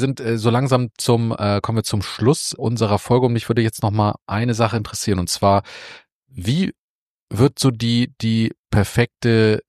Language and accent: German; Hamburg, Germany; ich komme ja aus Hamburg